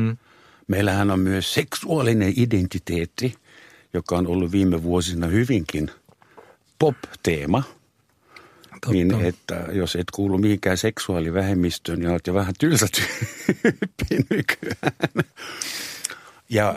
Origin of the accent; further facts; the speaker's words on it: Germany; born there; first language German; Finnish is a second language; Se, että mä oon syntynyt Saksassa saksankieliseen ympäristöön